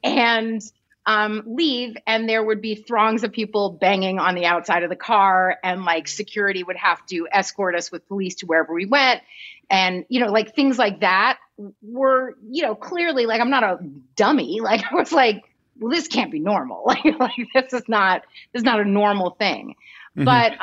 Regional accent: New York City, New York, United States; also born or lived in Los Angeles / Europe; New York and Europe. So I was born here in LA. I went to the center and then we moved to New York so my mom could do the Wiz in 79.

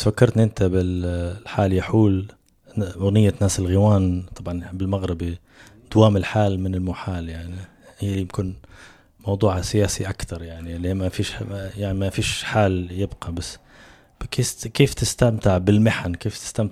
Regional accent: Libya; accent: Libyan; بلهجتنا الليبية،

